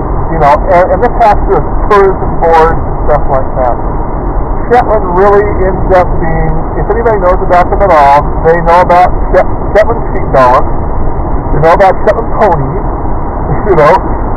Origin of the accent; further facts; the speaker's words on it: California, United States; My whole entire town that I grew up in Southern California is now just called, it's a derogatory term called Smithville for the Vietnamese.